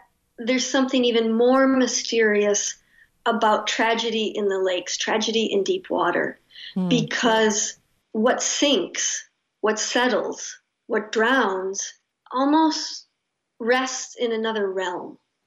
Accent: Michigan, United States; I grew up in Michigan, camping near the lakes, swimming in the lakes.

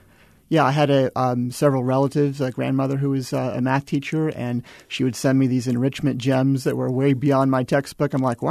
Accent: Houston, Texas, United States; also born or lived in Georgia / Colorado; now in El Paso, United States; I grew up in Houston. I've also taught in Georgia and in Colorado.

